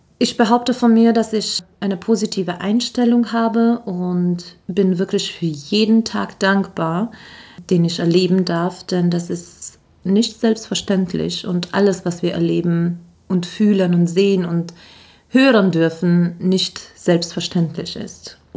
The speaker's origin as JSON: {"language": "German", "region": "Carpathians", "country": "Romania", "tie": "born or raised there", "moved": "yes", "lives_now": "Germany", "said": "Ich bin gebürtige Rumänin, in den Karpaten aufgewachsen"}